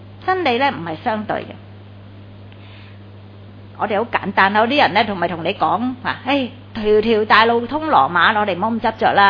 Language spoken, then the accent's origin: Cantonese; China; 咁我哋中国人都好多嘅，系咪啊？